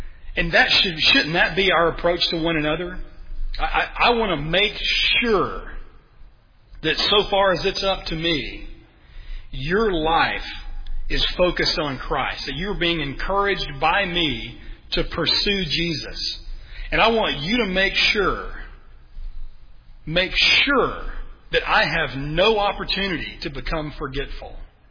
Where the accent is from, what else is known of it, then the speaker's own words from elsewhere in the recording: Alabama, United States; I'm from Alabama.